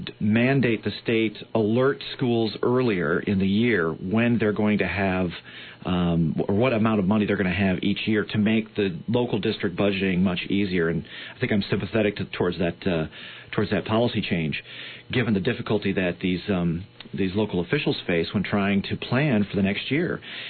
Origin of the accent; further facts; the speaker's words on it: Traverse City, Michigan, United States; moved away as an adult; Traverse City. Mm-hmm. Beautiful place to grow up from the time I was 5 to the time I left when I was 18.